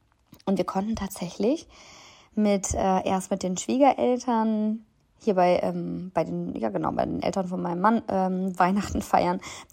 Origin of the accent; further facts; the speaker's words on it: West Germany, Germany; Ich komme ja aus Westdeutschland und da war es dann immer so, dass das Christkind kam